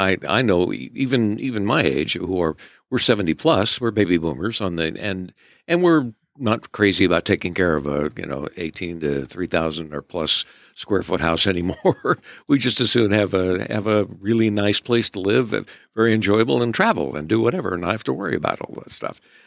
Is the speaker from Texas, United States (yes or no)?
yes; Tyler, Texas, United States; As a child of the 60s growing up in Tyler, the Carlton has a special place in my heart.